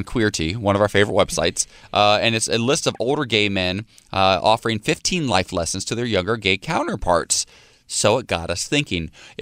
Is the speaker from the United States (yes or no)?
yes; Ohio, United States; I'm from Ohio.